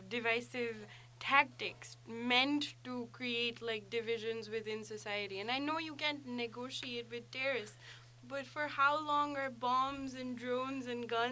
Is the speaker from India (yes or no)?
yes; India; I mean, I am Indian.